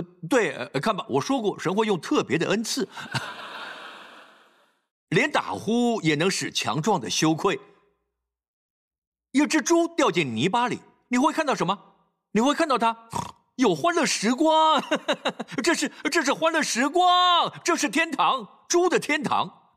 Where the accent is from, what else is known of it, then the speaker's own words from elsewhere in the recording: Singapore; 我们新加坡人可以吃饭